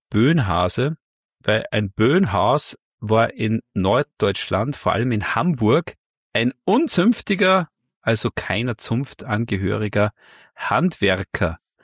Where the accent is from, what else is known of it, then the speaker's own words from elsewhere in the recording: Austria; bei uns in Österreich sagt man eigentlich Dachboden.